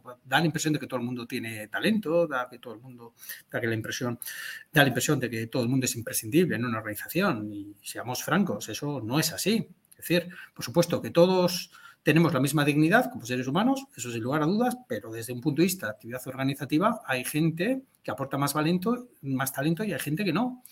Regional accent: Zamora, Castile and León, Spain; aparte es un pequeño homenaje también a mi ciudad de origen. Yo nací en Zamora

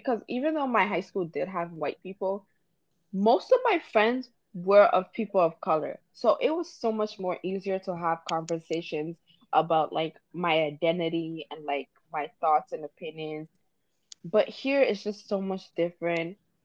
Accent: Bronx, New York, United States; Like, I grew up in the Bronx, y'all. It was tough. It was rough.

